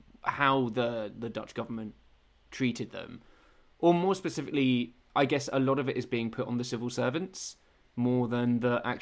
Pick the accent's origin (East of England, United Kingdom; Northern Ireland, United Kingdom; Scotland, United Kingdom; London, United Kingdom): East of England, United Kingdom; I grew up in Essex